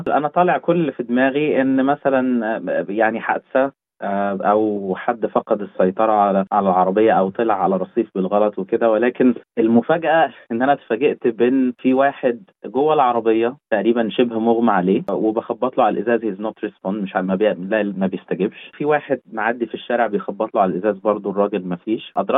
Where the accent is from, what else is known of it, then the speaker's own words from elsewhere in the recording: Egypt; كواحد مصري عادي